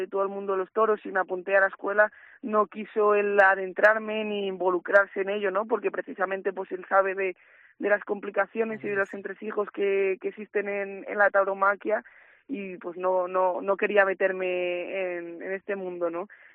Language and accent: Spanish; Salamanca, Castile and León, Spain; ahora mi presentación en Salamanca, que es mi tierra